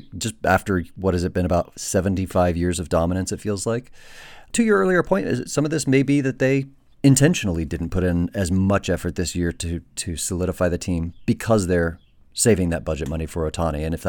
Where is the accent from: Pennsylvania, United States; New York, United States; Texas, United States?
Texas, United States; And I don't mean to besmirch my hometown Rangers either.